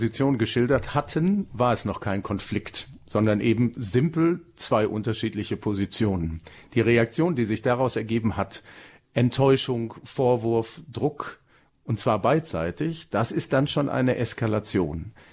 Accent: North Rhine-Westphalia, Germany; wie man das bei uns im Ruhrgebiet so sagt, einen rausgehauen.

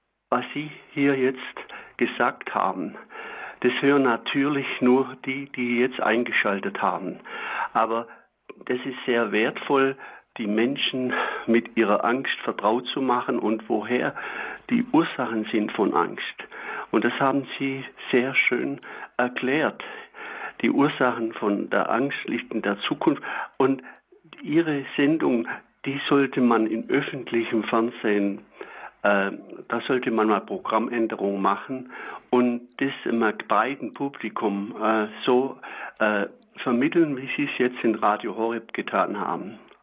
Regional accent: Stuttgart, Baden-Württemberg, Germany; bin aus dem Großraum Stuttgart.

